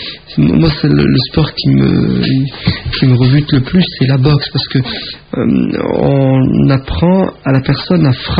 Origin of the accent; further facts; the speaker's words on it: France; on est né, on a grandi en France, on est allé à l'école, on a vu le Papa Noël, on a fêté Noël. On est toujours là, on est toujours vivant, on est musulmans.